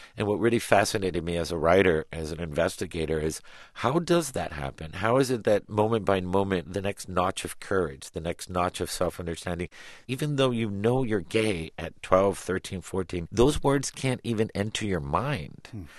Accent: Miami, Florida, United States; I mean, I really truly believe, being naive and a child and also growing up in Miami, that this is the way the rest of the world lived, and that there was a Brady Bunch house to be had everywhere north of the Dade County line.

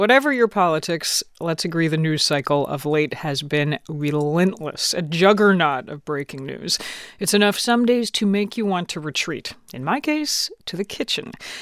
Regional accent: Georgia, United States; I grew up in Georgia in the 70s and 80s

